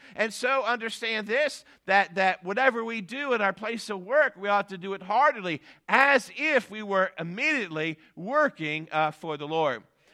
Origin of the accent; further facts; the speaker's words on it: Pennsylvania, United States; I love Penn State because I'm from Pennsylvania